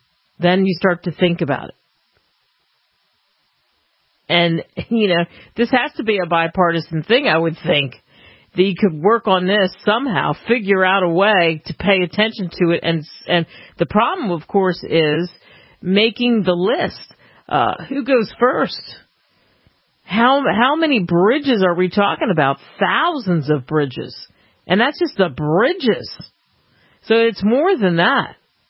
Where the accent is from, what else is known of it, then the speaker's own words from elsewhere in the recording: Philadelphia, Pennsylvania, United States; It almost happened in my hometown of Philadelphia